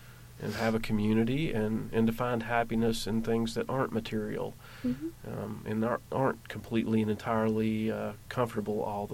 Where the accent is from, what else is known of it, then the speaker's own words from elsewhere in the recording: Clintwood, Virginia, United States; I'm originally from Clintwood, Virginia. That's about 3.5 hours here, but just across the border from Kentucky into Virginia.